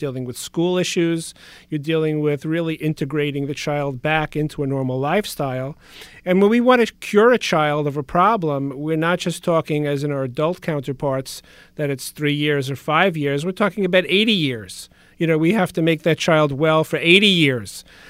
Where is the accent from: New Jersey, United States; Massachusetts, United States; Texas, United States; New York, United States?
New York, United States; Brooklyn; I grew up in Brooklyn, and Hackensack University Medical Center recruited me to be their chief and to start the program in pediatric neuroscience.